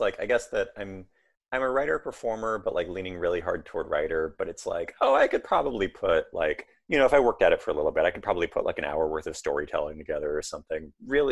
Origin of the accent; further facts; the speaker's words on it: Tulalip, Washington, United States; Like I'm Cowlitz, but I grew up on the Tulalip Reservation, which is, Cowlitz is like southern Washington. The Tulalip Reservation is like kind of like mid north of Seattle a little bit.